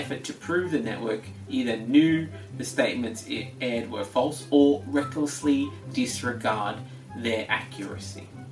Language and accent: English; Australia; Now, as an Australian, it is my unfortunate duty to come out and make it known that not all Australians feel the same way the Murdochs do most of the time.